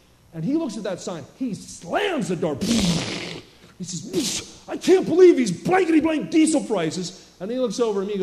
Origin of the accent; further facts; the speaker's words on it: New Jersey, United States; well, I grew up near Philly. I'm from South Jersey.